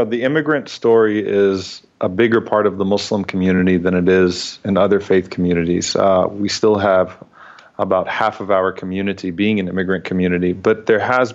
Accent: New Orleans, Louisiana, United States; I am, and I get called rabbi too. I'm from New Orleans, Louisiana.

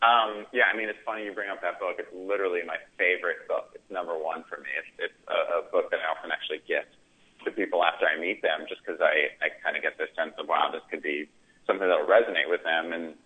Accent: Connecticut, United States; I grew up in Connecticut, born in New York, but grew up in Connecticut.

